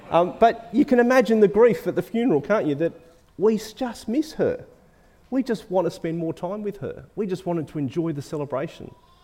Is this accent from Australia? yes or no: yes; Australia; The stats for me as an Australian male at the age of 45 say that I will live statistically another 37 years.